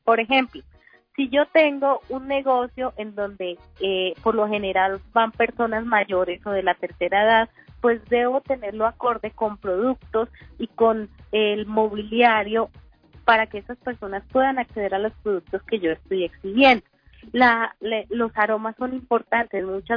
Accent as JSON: {"language": "Spanish", "country": "Colombia", "said": "porque nosotros como cultura colombiana somos muy dados a percibir a través de los sentidos."}